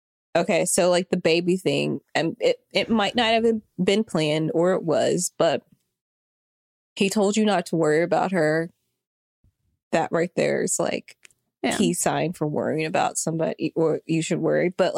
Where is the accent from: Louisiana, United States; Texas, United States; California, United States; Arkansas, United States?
Arkansas, United States; I'm from Arkansas.